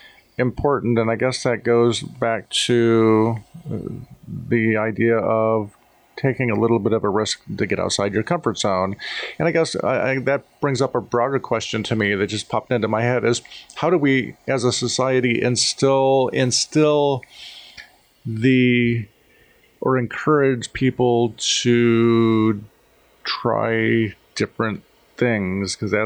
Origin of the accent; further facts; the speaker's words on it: Iowa, United States; I'm from Iowa, so I can say this. I was born here. I grew up here. I'm going to die here. I have no reason to leave here.